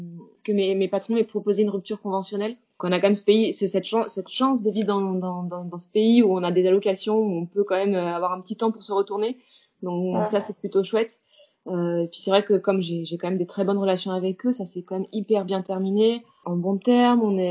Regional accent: Rouen, Normandy, France; Ouais, je suis rouennaise, de Rouen, Normandie.

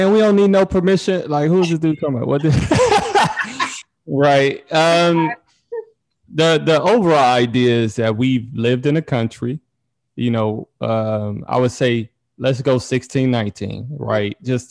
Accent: Detroit, Michigan, United States; I just talk about my journey growing up in Detroit, Michigan.

